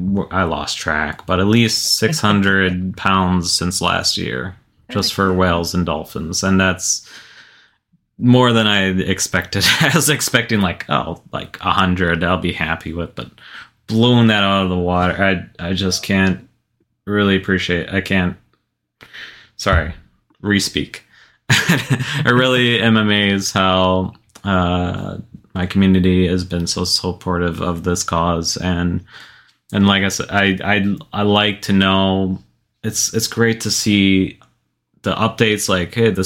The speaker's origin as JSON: {"language": "English", "country": "United States", "said": "and especially like I'm an American."}